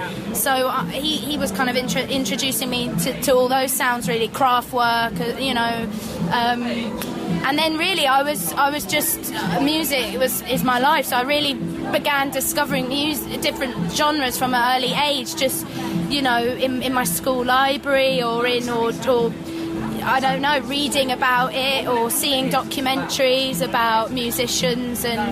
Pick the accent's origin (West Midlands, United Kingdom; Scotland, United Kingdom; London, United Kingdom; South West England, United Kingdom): London, United Kingdom; I'm a Londoner. I'm a London girl.